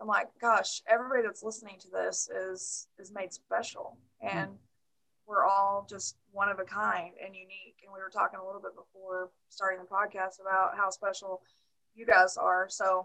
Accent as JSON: {"language": "English", "region": "Arkansas", "country": "United States", "tie": "born or raised there", "said": "So I was raised in Arkansas, still live in Arkansas. I was raised in a very small town."}